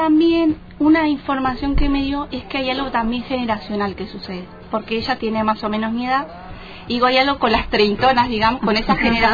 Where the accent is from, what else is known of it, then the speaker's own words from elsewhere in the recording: General Roca, Río Negro, Argentina; crecí, me crié acá, que es algo que dice el texto de la obra, y es realmente así, o sea, yo soy nacida y criada acá en Fisque Menuco